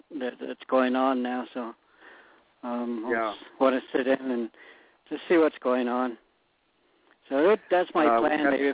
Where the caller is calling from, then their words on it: Windrock, United States; I'm calling from Windrock.